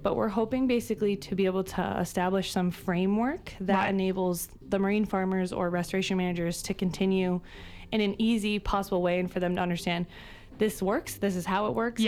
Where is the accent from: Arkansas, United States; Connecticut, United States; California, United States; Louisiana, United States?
Connecticut, United States; So for me, I'm from the States. So I'm from Connecticut. It's near New York. And so I spent a lot of time kind of on the shore as a kid.